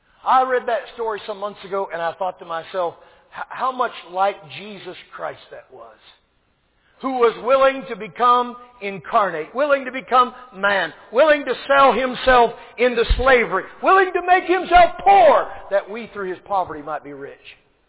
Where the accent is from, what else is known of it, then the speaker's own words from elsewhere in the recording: Arkansas, United States; when I was a little boy growing up in Arkansas, even in my childhood, all the restaurants would be closed until noontime on Sunday.